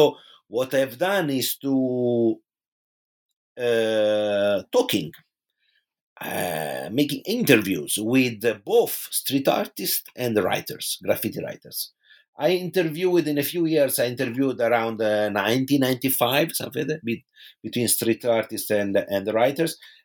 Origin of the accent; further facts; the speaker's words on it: Pisa, Tuscany, Italy; English is a second language; in my hometown in Tuscany, which is Pisa in Italy